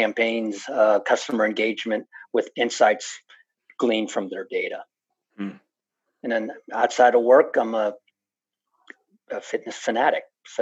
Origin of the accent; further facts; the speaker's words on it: Cincinnati, Ohio, United States; Yeah, I'm born and raised in Cincinnati, Ohio. A Bengals fan.